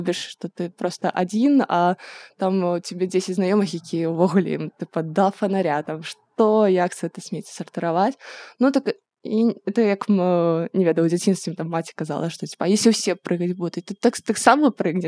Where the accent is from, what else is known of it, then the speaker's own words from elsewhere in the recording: Zhodzina, Minsk Region, Belarus; дагэтуль я займалася гэтым у Жозіна, калі я сама з Жозіна, вось, і мы там ладзілі экалагічную ініцыятыву ў горадзе, нам па 13 гадоў было